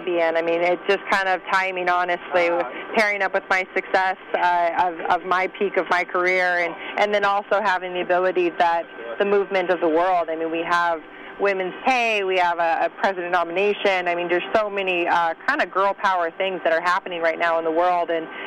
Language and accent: English; Denver, Colorado, United States; I grew up in Denver, Colorado, and I didn't have very many people that told me no.